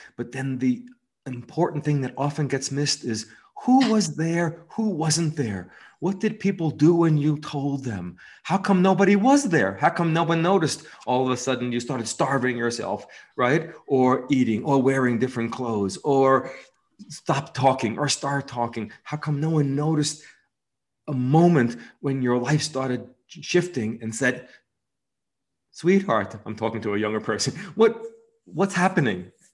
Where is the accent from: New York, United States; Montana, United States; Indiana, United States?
New York, United States; I'm 65. I grew up in New York in a violent home.